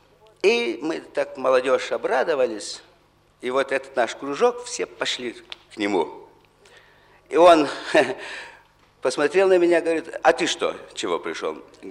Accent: Kaunas, Kaunas County, Lithuania; Я родился в Каунасе в 1924 году, скоро уже 50 лет мне в этом году, да, и там учился в школе.

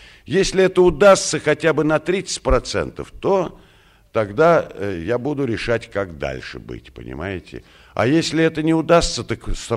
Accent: Moscow, Russia; мы же здесь москвичи все-таки

